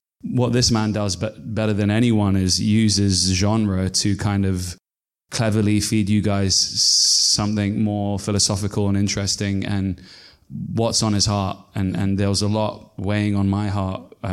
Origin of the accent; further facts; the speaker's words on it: Rayners Lane, London, United Kingdom; I'm a product of many different worlds. I grew up here in Rainers Lane, you know, end of the Piccadilly line.